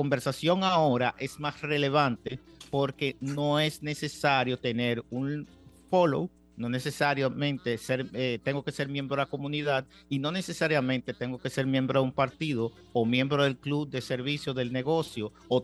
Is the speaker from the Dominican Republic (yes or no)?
yes; Dominican Republic; por nuestra inclinación como dominicanos hacia el béisbol o los deportes y la política.